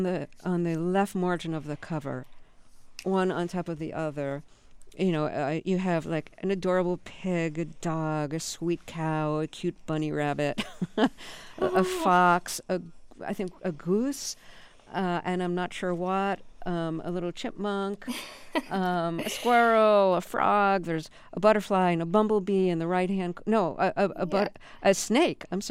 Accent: Brooklyn, New York, United States; And I grew up in Brooklyn, so I didn't see animals except for a few dogs.

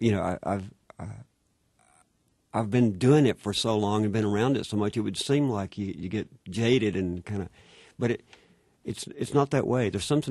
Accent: Lubbock, Texas, United States; I grew up basically in Lubbock.

